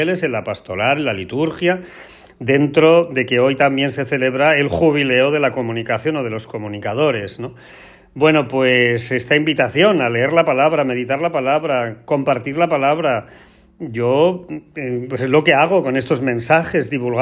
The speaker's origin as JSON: {"language": "Spanish", "town": "Porcuna", "region": "Andalusia", "country": "Spain", "tie": "born or raised there", "said": "en Porcuna, mi pueblo, a través de la provincia de Jaén"}